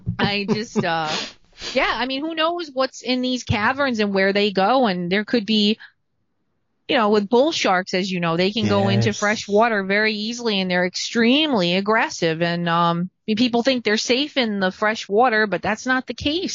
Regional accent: Rhode Island, United States; I'm from New England, so Rhode Island off the coast, when you went swimming, you didn't go swimming until like August because the water was so cold.

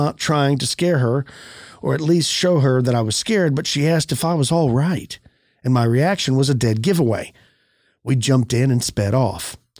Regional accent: Florida, United States; We're from Florida, so it's just unfamiliar to us.

